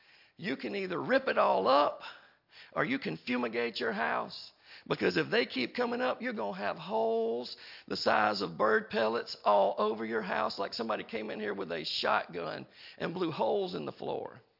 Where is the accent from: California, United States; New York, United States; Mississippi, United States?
Mississippi, United States; And I grew up in Mississippi and we had to teach us things simply.